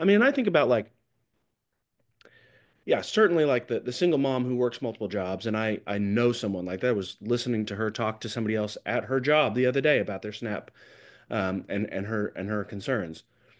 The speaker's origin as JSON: {"language": "English", "region": "Oklahoma", "country": "United States", "said": "to me, as an American and as an Oklahoman"}